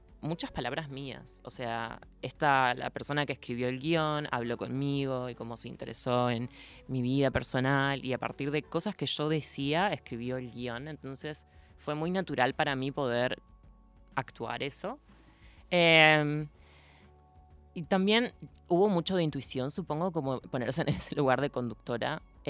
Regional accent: Diamante, Entre Ríos, Argentina; now in Buenos Aires, Argentina; no escapando de Diamante, de mi pueblo, sino más bien viniendo a vivir la vida que quiero vivir acá.

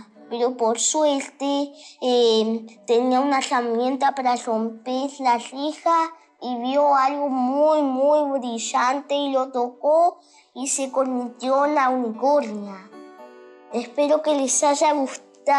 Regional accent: Goya, Corrientes, Argentina; soy de Goya Corrientes.

